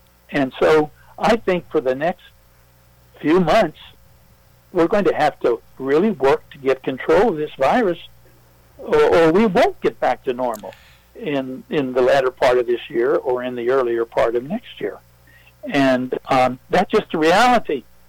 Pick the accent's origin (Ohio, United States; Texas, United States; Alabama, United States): Ohio, United States; I came from Appalachia, Ohio, and you know, if you go into some of those counties in Appalachia especially, they don't have access to the internet.